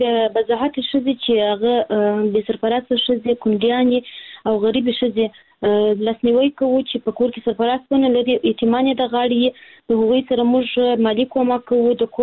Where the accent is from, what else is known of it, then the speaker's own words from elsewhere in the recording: Kandahar, Afghanistan; زه هلمند نیم د کندهار ولایت یم.